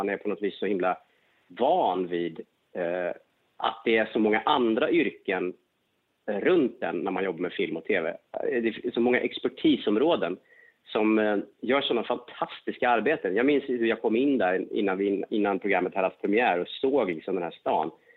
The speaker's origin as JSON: {"language": "Swedish", "town": "Falun", "region": "Dalarna County", "country": "Sweden", "said": "Jag kom ju från Falun från början."}